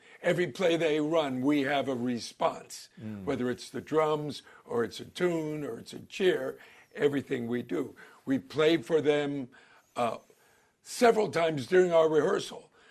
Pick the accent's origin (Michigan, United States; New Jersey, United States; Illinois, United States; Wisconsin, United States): New Jersey, United States; Maplewood; No, I'm Maplewood, New Jersey.